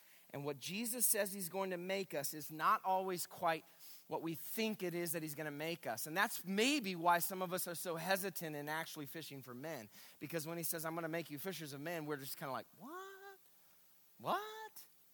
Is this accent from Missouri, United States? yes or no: yes; Missouri, United States; I grew up on Table Rock Lake, and I used to fish all the time.